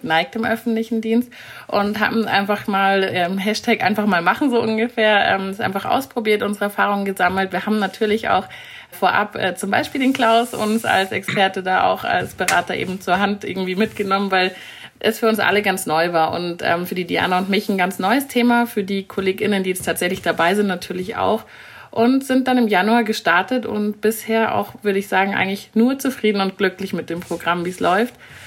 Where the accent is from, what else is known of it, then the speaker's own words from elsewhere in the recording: Munich, Bavaria, Germany; born there; auch wenn ich gebürtige Münchnerin bin. Wie man hört, mein Hochdeutsch ist recht gut, würde ich sagen. Mein Bayerisch dafür nicht ganz so.